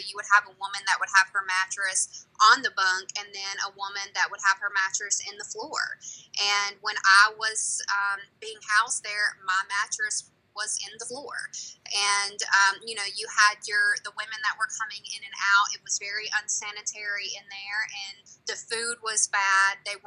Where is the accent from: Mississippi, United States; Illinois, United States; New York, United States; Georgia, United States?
Georgia, United States; I'm from Northwest Georgia.